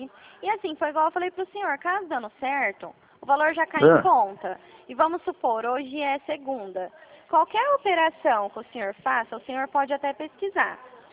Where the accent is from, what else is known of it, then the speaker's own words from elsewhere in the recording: Dracena, São Paulo, Brazil; Eu sou de Dracena.